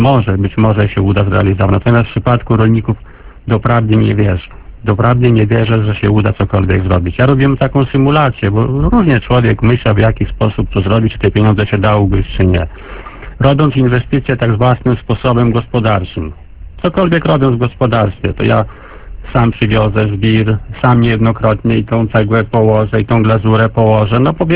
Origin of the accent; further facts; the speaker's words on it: Podlaskie Voivodeship, Poland; akurat jesteśmy z Podlasia, no Podlasie słynie z tego, że taką standardową produkcją jest to mleko